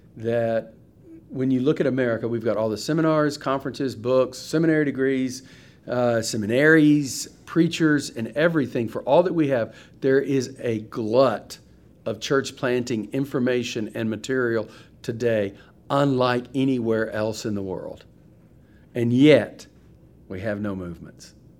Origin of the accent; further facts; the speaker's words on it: Keller, Texas, United States; I'm from Keller, Texas, which is one of the suburbs in the DFW Metroplex.